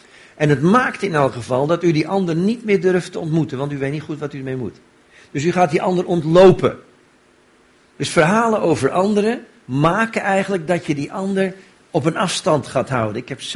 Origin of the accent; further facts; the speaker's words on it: Diemen, North Holland, Netherlands; Ja, ik kom uit Diemen bij Amsterdam.